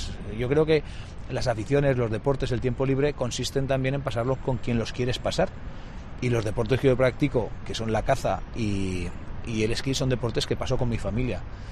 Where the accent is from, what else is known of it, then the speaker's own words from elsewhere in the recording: Teruel, Aragon, Spain; Yo soy de Teruel, y para el que no lo sepa, en Teruel tenemos estaciones de esquí maravillosas, dos